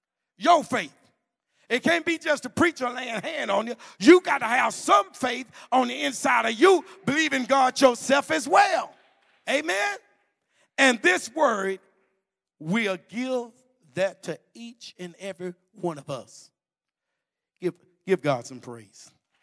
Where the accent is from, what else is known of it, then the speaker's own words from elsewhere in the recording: Mississippi, United States; But you know, I'm from, I'm from Mississippi.